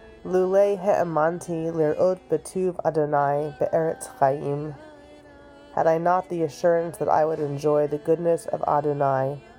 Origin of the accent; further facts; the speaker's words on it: Wyckoff, New Jersey, United States; the congregation where I grew up in Wyckoff, New Jersey.